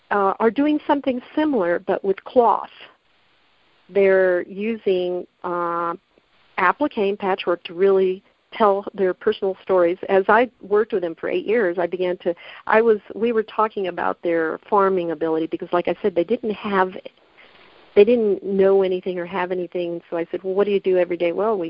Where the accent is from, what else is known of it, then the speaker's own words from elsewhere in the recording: Hattiesburg, Mississippi, United States; also born or lived in Los Angeles; I'm a strange Mexican. I grew up in Hattiesburg, Mississippi in the 70s, when there was two Mexicans, right? And then I moved to Los Angeles